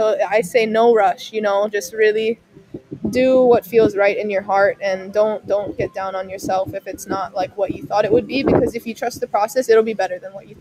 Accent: Hawaii, United States; coming out of high school, I was a late recruit because I was from Hawaii.

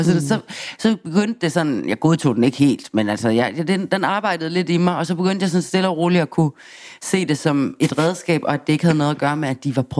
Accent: Aarhus, Central Denmark Region, Denmark; now in Copenhagen, Denmark; Jeg er ikke bare måske fra Jylland. Jeg er enormt meget fra Jylland.

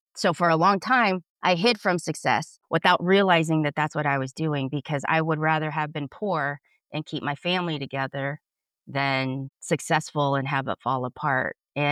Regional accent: Fort Wayne, Indiana, United States; first language Spanish; English is a second language; Yeah, I was born right here in Fort Wayne, Indiana.

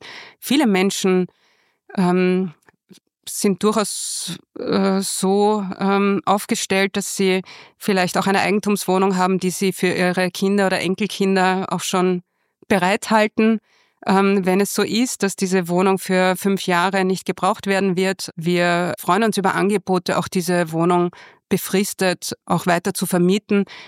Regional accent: Lower Austria, Austria; Insofern sehe ich mich als kleines Mädchen im Weinviertel in verzweifelten Verhandlungen mit Daddy

